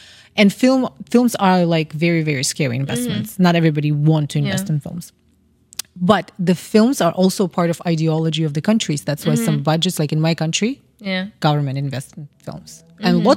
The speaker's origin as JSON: {"language": "English", "country": "Kazakhstan", "said": "I'm from Kazakhstan."}